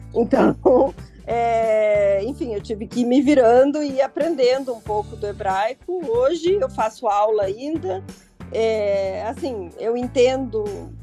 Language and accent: Portuguese; Santana do Livramento, Rio Grande do Sul, Brazil; born there; Eu falo espanhol igual eu falo português. Eu nasci no interior, né, em Santana do Livramento, e essa cidade de fronteira, né, na verdade é uma fronteira aberta